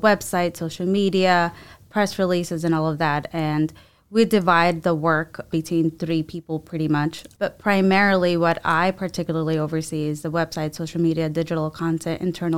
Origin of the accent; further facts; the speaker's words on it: Hudson County, New Jersey, United States; now in Trenton, United States; I moved to Trenton about 4 years ago now. I am originally from Hudson County. The hustle and bustle there. I lived there predominantly my entire life.